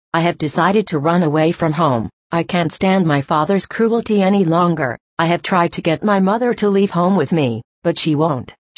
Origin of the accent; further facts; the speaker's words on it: Utah, United States; We grew up together in the First Ward in Liberty Stake.